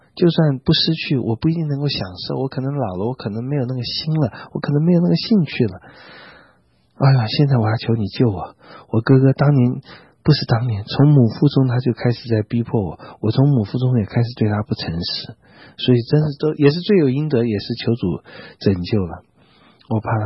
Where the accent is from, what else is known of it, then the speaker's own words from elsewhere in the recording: China; 我觉得我们中国人送礼很多地方是礼多人诈了